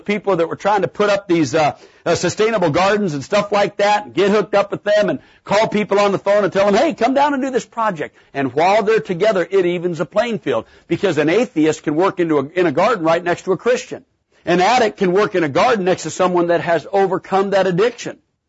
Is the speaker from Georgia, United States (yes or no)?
yes; Atlanta, Georgia, United States; figure out we're from Atlanta.